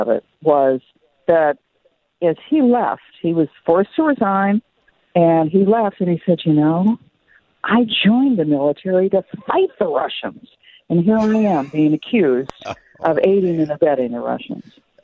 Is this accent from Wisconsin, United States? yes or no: no; New York, United States; now in Florida, United States; Well, can I just tell you, I'm in Florida. My husband and I came from New York to Florida to be with our brand new grandson in the first week of March, and we just decided what the heck we're going to stay.